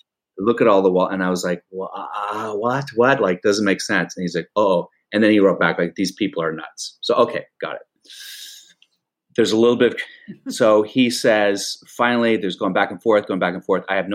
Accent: United States; Now, because I'm an American, I'm an ignorant of history

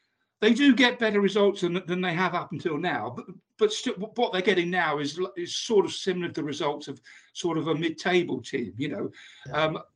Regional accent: Bournemouth, South West England, United Kingdom; Bournemouth, which is my hometown club

